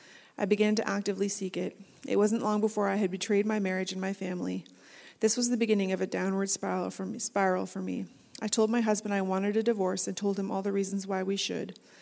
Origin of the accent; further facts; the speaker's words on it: Strathroy, Ontario, Canada; Good morning … I was born and raised outside of Strathroy, Ontario. My family moved to a farm when I was 11 years old